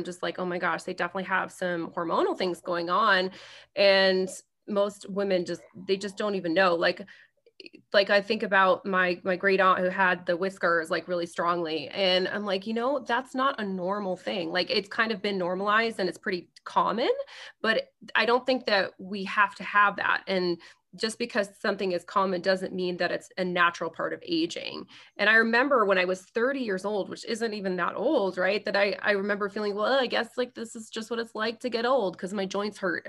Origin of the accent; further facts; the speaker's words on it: Lafayette, United States; also born or lived in Denver; now in Los Angeles, United States; So I, in the period of a year, I moved from my hometown of Lafayette. I expanded to Denver, Colorado, and, you know, quickly got well known there as a psychic. And then I moved to Los Angeles.